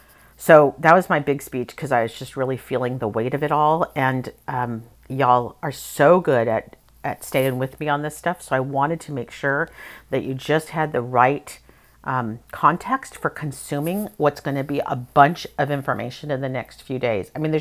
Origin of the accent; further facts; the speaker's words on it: Santa Cruz, California, United States; I'm from Santa Cruz. I believe in spirit.